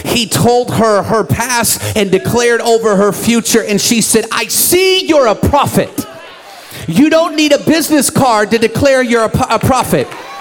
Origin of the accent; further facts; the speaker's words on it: Seattle, Washington, United States; I grew up in Seattle.